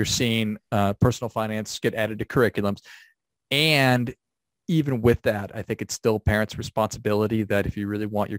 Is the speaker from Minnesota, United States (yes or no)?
yes; Minnesota, United States; I learned a lot growing up in Northern Minnesota, somehow became a tennis player